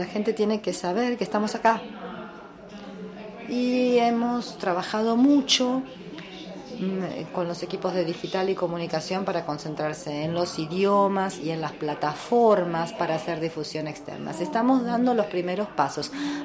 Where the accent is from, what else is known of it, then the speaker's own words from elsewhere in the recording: India; Spanish is a second language; una persona que lo propuso es de India, yo soy de India también